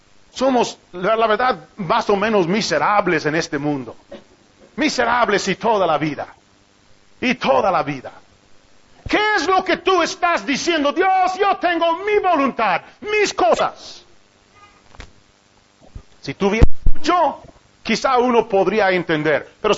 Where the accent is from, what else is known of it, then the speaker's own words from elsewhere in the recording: United States; Spanish is a second language; Pues yo soy de Estados Unidos y en Estados Unidos la gente tiene muchas cosas.